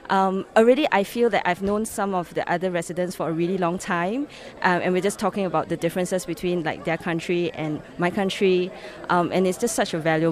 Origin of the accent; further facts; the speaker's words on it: Singapore; I'm from Singapore.